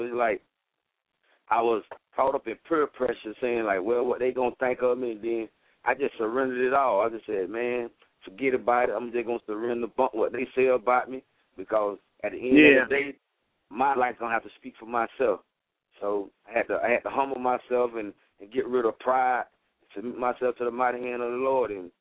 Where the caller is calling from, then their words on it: Apopka, Florida, United States; I'm calling from Apopka, Florida.